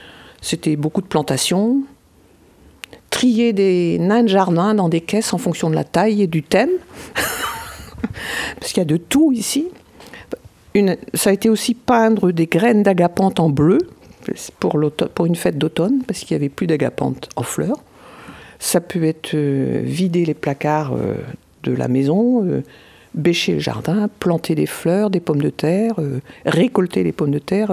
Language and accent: French; Gouesnou, Brittany, France; je viens de Gouesnou, donc à peu près, en kilomètres, je ne sais pas combien ça fait d'ici, 4 km à peine, je pense.